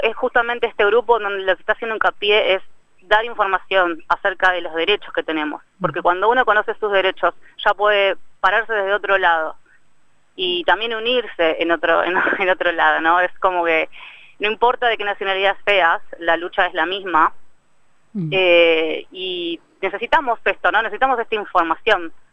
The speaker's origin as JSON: {"language": "Spanish", "country": "Argentina", "said": "yo particularmente soy argentina"}